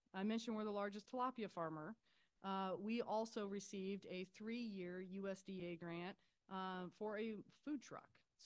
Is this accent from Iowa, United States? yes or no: yes; West Branch, Iowa, United States; I mentioned I grew up in West Branch, brainwashed by the Hoover Museum, right?